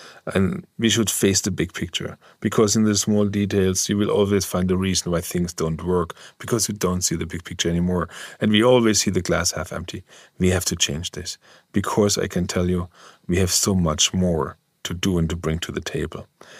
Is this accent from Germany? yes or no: yes; Germany; When I came from Germany, we are so over-engineered and bureaucratic.